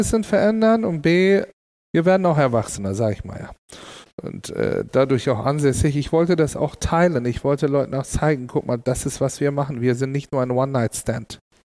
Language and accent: German; Istanbul, Turkey; Und in Istanbul, wo ich aufgewachsen bin, es gibt so Arbeiterrestaurants.